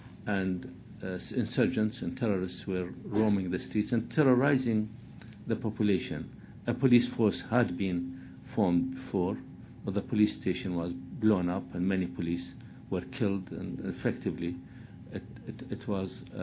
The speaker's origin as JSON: {"language": "English", "town": "Haditha", "region": "Al Anbar", "country": "Iraq", "also_born_or_lived": "Baghdad", "said": "Now, I am from Haditha, as it happens. My father was born in Haditha. Although I myself was born in Baghdad, I used to spend my summer holidays in Haditha with my extended family."}